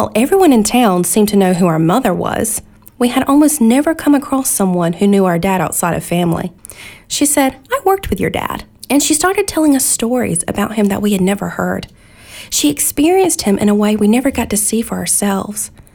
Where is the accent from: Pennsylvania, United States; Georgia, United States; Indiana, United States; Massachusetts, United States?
Georgia, United States; A while back, my sisters and I went to my hometown in Georgia a few years ago on a trip to connect with family.